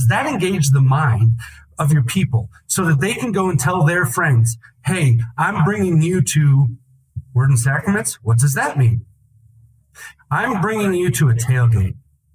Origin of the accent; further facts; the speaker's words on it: Kansas, United States; And our town, it's all about our team. It's all about my hometown team. You know, the pride about the around here, it's Kansas State or it's KU